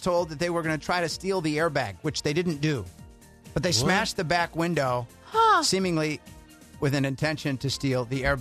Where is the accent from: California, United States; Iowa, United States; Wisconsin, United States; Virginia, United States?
Wisconsin, United States; Milwaukee; It's in my hometown of Milwaukee.